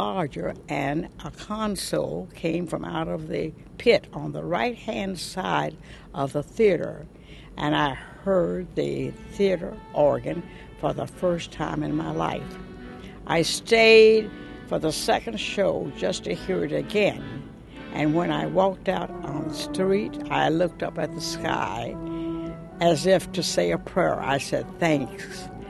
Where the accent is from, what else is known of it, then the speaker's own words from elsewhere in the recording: the South, United States; Being a Southerner, I had never been into such a theater.